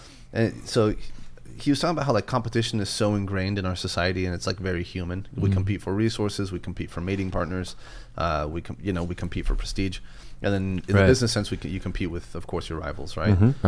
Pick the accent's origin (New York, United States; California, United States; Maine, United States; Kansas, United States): California, United States; San Diego; also born or lived in Mexico; Well, I was like, you know, Mexican immigrant. But then I was raised in San Diego.